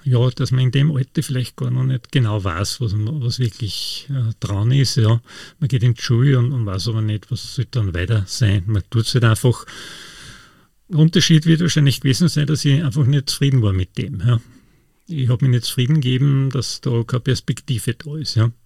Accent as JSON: {"language": "German", "region": "Lower Austria", "country": "Austria", "tie": "born or raised there", "said": "wo ich aufgewachsen bin, das ist in einem idyllischen Bauerndorf, kann man sagen, in Niederösterreich, im Ostviertel. Ja, da waren viele Kinder, drei Brüder und auch Nachbarkinder"}